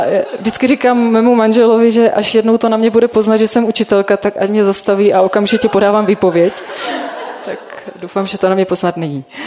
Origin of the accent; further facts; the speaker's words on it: Olomouc, Olomouc Region, Czechia; now in Pňovice, Czechia; pocházím teda z Olomouce původně a s manželem Mirkem bydlíme v takové malé vesničce, kousek od Litovle, jmenuje se to Pňovice.